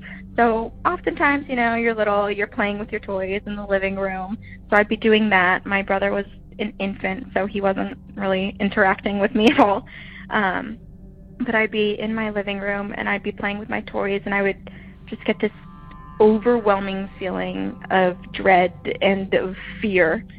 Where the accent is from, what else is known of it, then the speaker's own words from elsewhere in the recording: New England, United States; I grew up in New England, so very haunted.